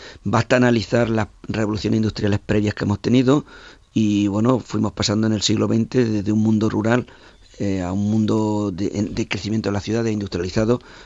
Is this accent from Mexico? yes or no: no; Jódar, Andalusia, Spain; soy de Jódar, un pueblo pequeño, 11.000 habitantes aproximadamente actualmente, en el Guadalquivir, en Jaén.